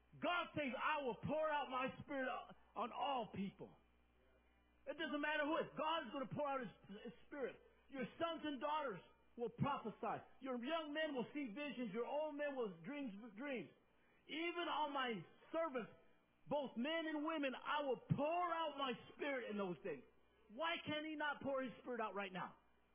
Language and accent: English; Las Vegas, Nevada, United States; When I grew up in Las Vegas, Eleanor, the people on the other side of the street look at you like